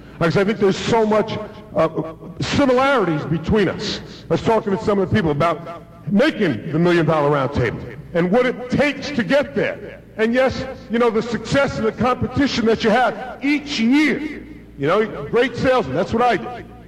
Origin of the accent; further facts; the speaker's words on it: Queens, New York, United States; born there; Now, I was born in Queens, not a lot of slopes there